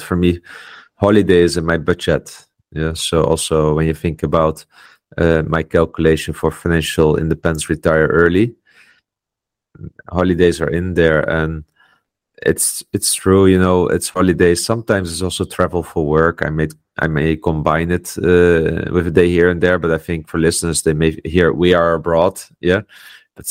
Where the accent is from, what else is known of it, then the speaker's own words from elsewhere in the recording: Netherlands; English is a second language; now in Poland; I live in Poland, but I'm from Netherlands